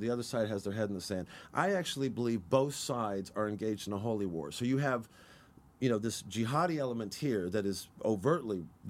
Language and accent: English; Missouri, United States; the equivalent of the Southern Baptist I grew up with in Missouri.